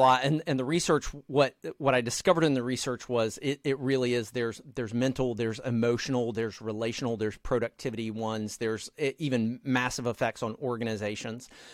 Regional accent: the South, United States; at least when I was in middle school, I grew up in the South

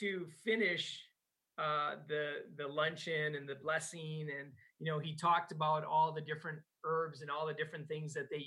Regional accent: Wisconsin, United States; accent: Wisconsin; You know, with my Wisconsin accent, I've screwed up every time.

